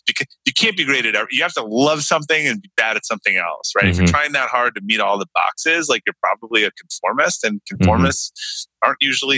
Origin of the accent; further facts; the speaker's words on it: Brookline, Massachusetts, United States; I grew up in Brookline